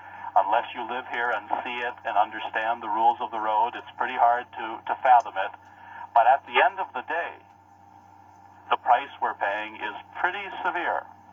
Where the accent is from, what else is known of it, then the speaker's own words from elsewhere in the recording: Midwest, United States; I grew up in the Midwest, so I'm not unfamiliar with the United States.